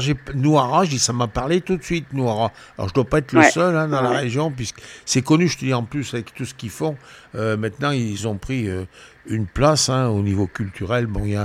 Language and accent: French; Loire, France; born there; moi je suis né dans la Loire, à Luriec.